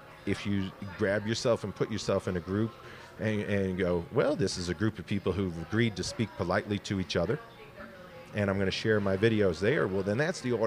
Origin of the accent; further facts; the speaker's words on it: New England, United States; I'm not wicked colonial. I'm from New England, so.